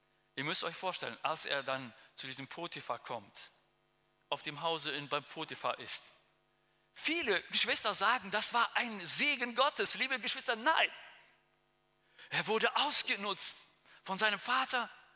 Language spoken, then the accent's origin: German; Russia; now in Germany; mir ist das sehr wichtig für uns als Deutsche, die aus Russland kommen.